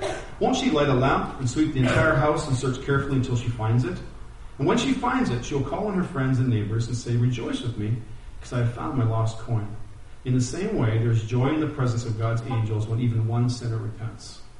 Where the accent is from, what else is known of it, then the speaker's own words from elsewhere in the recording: Mississauga, Ontario, Canada; my hometown of Mississauga, where I live and where I'm from.